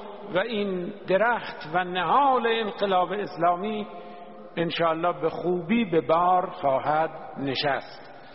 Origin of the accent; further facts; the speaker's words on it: Shiraz, Fars, Iran; یه جهان شهری به نام مثلا شیراز که شهر خودمون هست، که شهر خداست